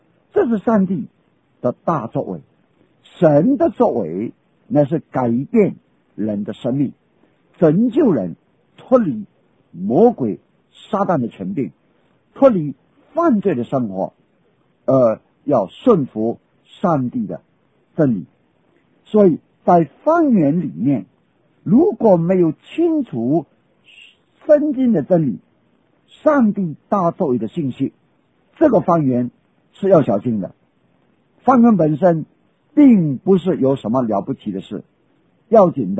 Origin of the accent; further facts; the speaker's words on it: Xinghua, Fujian, China; first language Xinghua; Chinese is a second language; 比方说我今天我的母语是讲兴化话，福建的兴化